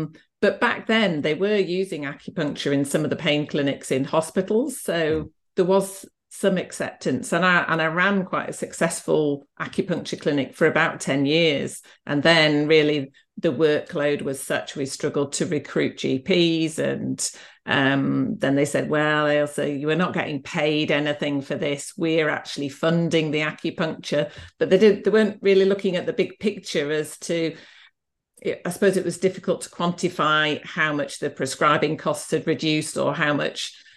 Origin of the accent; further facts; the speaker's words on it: Yorkshire and the Humber, United Kingdom; born or raised there; also born or lived in Scotland